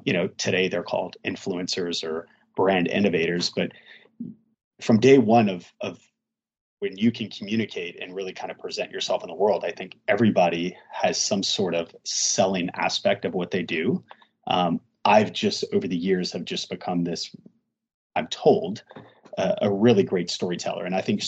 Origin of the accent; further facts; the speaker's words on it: New Orleans, Louisiana, United States; growing up in New Orleans, lower middle class at best.